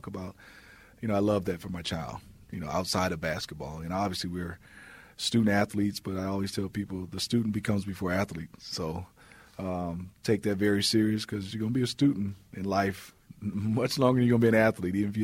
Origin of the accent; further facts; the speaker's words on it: Detroit, Michigan, United States; growing up in Detroit, the first, I guess my first connection to Michigan State was, you know, and obviously in 78, 79